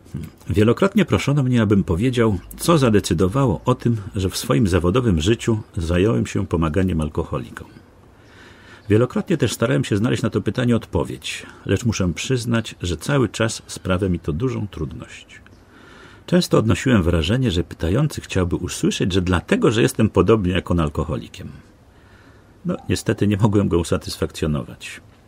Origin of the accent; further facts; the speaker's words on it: Warsaw, Masovian Voivodeship, Poland; also born or lived in Navahrudak, Belarus; Po wojnie losy rzuciły moją rodzinę do Warszawy. Zamieszkaliśmy na Pradze, na Szmulkach, znanych z dużego nasycenia szemranym towarzystwem. Tu byłem ministrantem, tu ukończyłem podstawówkę i ogólniak